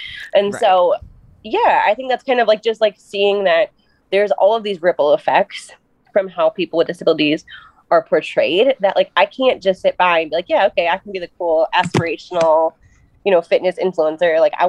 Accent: Minnesota, United States; I do want to go on the record and say I am from Minnesota, but I am not related to Mike Lindell, the My Pillow guy.

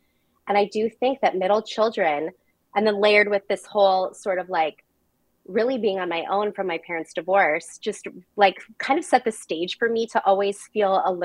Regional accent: Phoenix, Arizona, United States; now in San Diego, United States; So I grew up in Phoenix, Arizona.

